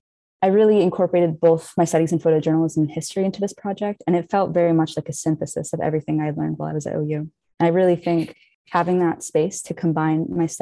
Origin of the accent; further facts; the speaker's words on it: Marshall Islands; Growing up in the Marshall Islands, I was really surrounded by like heritage of the past